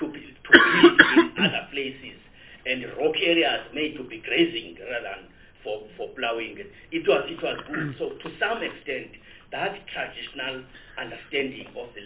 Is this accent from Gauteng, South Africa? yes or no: no; Eastern Cape, South Africa; I grew up in the Transkei, and there the traditional leaders, before maybe their authority was eroded or before somehow some of them became corrupt, there is clear understanding that this land is for residences